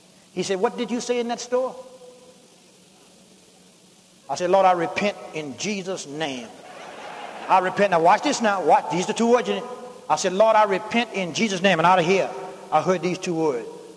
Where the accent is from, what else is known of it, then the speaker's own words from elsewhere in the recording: Louisiana, United States; He out of Ohio. I'm from Louisiana.